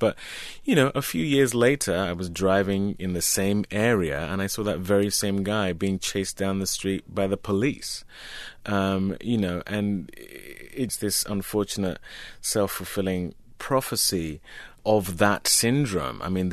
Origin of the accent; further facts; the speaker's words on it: London, United Kingdom; These were all things that were badges of honor where I grew up in North London.